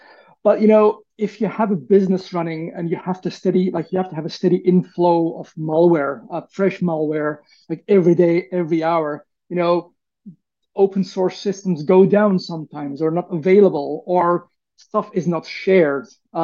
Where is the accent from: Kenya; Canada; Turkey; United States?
Turkey; And, you know, where I come from Turkey, that was also a big thing.